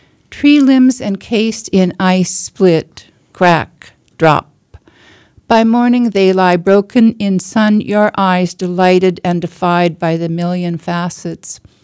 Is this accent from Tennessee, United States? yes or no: no; Washington, United States; I will always be a transplant. I grew up in Washington State. But I ended up in West Virginia because I applied for a faculty position at West Virginia University